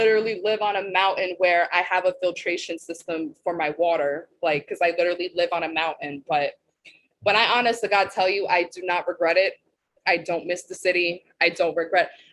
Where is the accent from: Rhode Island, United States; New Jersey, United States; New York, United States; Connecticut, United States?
New York, United States; Bronx; Like I'm from the Bronx. Like I was in my building.